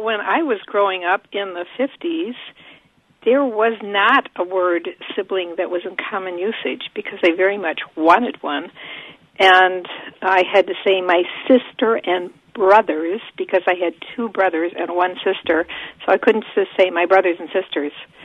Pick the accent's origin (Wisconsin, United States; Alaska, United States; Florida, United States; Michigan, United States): Michigan, United States; Detroit; I didn't grow up in the sticks. I grew up right outside Detroit.